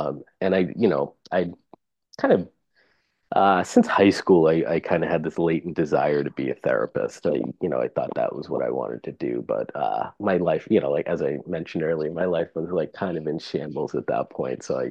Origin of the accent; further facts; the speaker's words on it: Massachusetts, United States; if I grew up in Vermont, I'd be a dramatically different person than I am now, like growing up in Massachusetts.